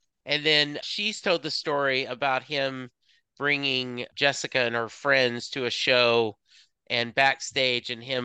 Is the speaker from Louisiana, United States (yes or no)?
yes; Louisiana, United States; now in Dallas, United States; I was born in a very small town in Louisiana. My dad was in the army. We moved around a lot, but most of my time has been either in Southwest Louisiana or here in Dallas.